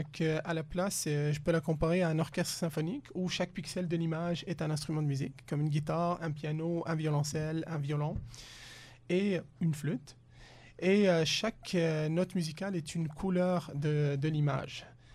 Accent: Tunis, Tunis Governorate, Tunisia; Puis j'ai appris ça parce que je viens de Tunis, qui est anciennement l'empire carthaginois.

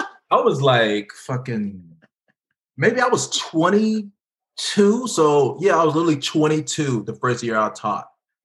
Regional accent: Goldsboro, North Carolina, United States; Oh, Eastern. So it's like close to the coast. So, like, Goldsboro is like an hour from Raleigh, an hour from Wilmington.

